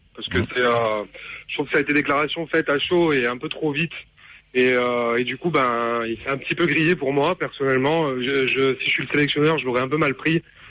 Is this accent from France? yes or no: yes; France; Moi, en tant que Français et en tant que supporter de l'équipe de France